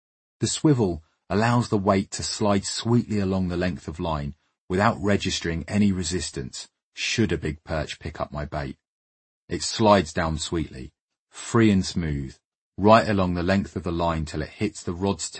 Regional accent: East of England, United Kingdom; born there; I was born in the Cambridgeshire Fens, one of two, 5 minutes before my twin sister Anna, with a little brother Tom, coming along some 7 years later.

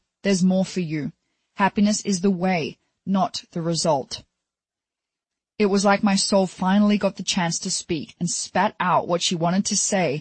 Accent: Fremantle, Western Australia, Australia; I was born and raised in Fremantle, Western Australia, by a single mum who is my hero. I was one of four kids

